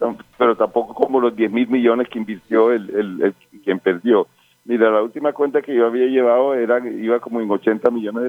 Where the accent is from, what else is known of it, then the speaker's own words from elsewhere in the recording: Cartagena, Bolívar, Colombia; born there; yo soy un cartagenero de nacimiento, enamorado de mi ciudad